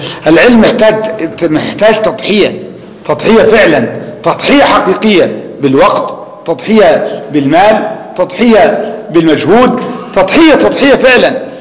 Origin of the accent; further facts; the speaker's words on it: Alexandria, Alexandria Governorate, Egypt; يعني مثلا نحن في بلدنا الإسكندرية